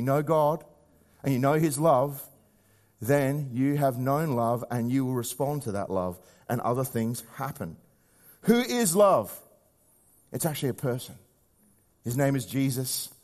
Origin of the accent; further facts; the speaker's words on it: Australia; accent: Aussie; That's my Aussie accent working through Greek.